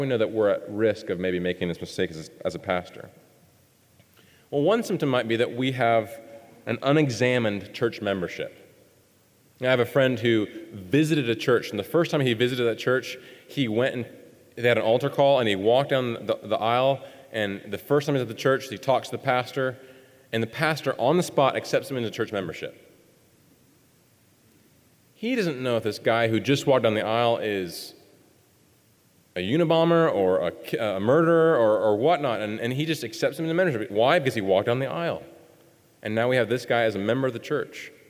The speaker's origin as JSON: {"language": "English", "town": "Milford", "region": "Nebraska", "country": "United States", "tie": "born or raised there", "said": "And the interesting thing about my hometown was when I was growing up, I thought everybody was Christians. We had 2,000 people in our hometown."}